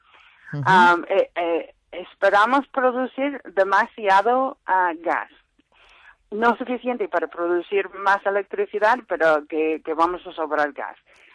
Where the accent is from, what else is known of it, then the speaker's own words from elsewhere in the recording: California, United States; Spanish is a second language; now in Spain; Soy californiana.